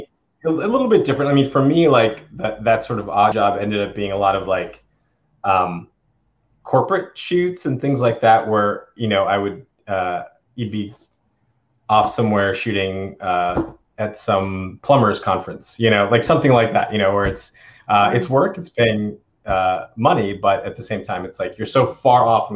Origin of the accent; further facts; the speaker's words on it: Maine, United States; You know, I grew up in Maine, which is, you know, a very, you know, it's the whitest state in the country.